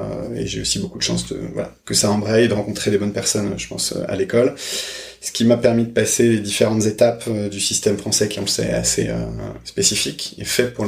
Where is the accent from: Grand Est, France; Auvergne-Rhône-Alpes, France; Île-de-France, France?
Île-de-France, France; Paris; je suis né à juste à côté du bois de Vincennes, dans le 12e, Porte Dorée.